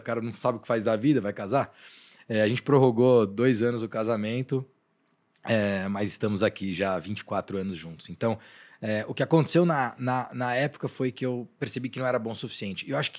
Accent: Guarulhos, São Paulo, Brazil; na cidade de Guarulhos, que é onde de onde eu vim

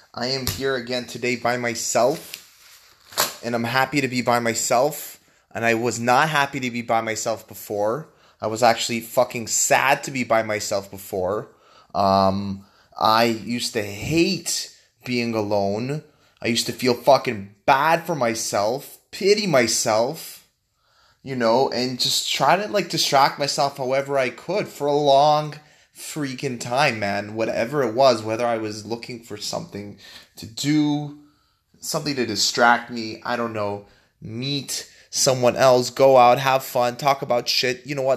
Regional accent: Vancouver, British Columbia, Canada; also born or lived in Toronto; I was born in Toronto, and I actually had moved to Vancouver, Canada. And in Vancouver, Canada, I lived there and I attended a Jewish day school. My parents are Russian immigrants from Russia who came to Canada

